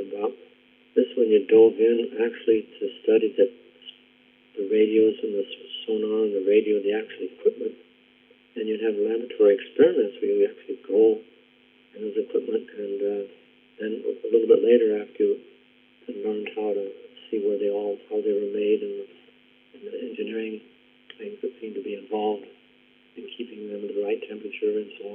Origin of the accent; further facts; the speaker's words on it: Oregon, United States; And growing up in Oregon, San Francisco, I knew it was someplace way south of us in a big city.